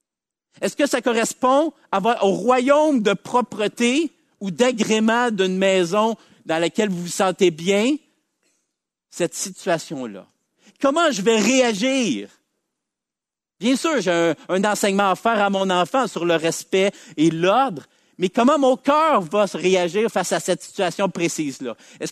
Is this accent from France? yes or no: no; Quebec, Canada; Parfois, en tant que Québécois, on est indifférent à la misère humaine.